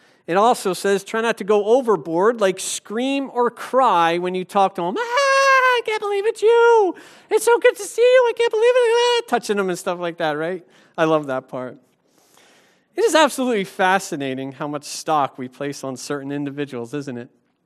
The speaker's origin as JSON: {"language": "English", "town": "Philadelphia", "region": "Pennsylvania", "country": "United States", "tie": "born there", "said": "I was born in Philadelphia, PA, at Albert Einstein Medical Center."}